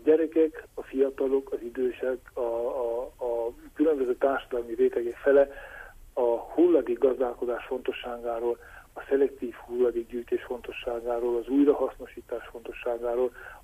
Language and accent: Hungarian; Csíkszentkirály, Harghita, Romania; Azért mondom Csíkszentkirály, mert születtem és ott lakok.